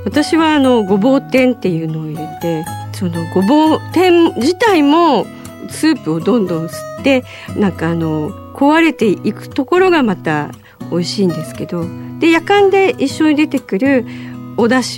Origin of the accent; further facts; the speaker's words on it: Kanto, Japan; 私は関東で育ちましたので、